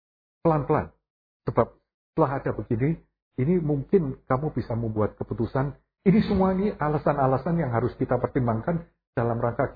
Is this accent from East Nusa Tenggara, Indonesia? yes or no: no; Semarang, Central Java, Indonesia; Saya waktu kecil di Semarang dulu selalu paling senang ke pasar di dekat Semarang